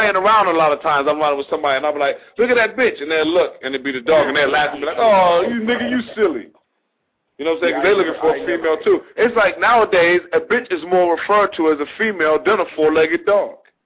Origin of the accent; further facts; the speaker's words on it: England, United Kingdom; also born or lived in Detroit; now in United States; I remember one time, you know, I was raised in England. I came to America, you know. I lived in Detroit.